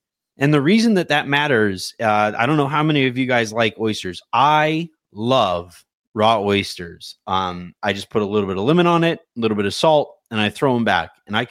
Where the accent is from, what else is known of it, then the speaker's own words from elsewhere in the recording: New Orleans, Louisiana, United States; We are from New Orleans and we, you know, there's like the hospitality in New Orleans is second to none.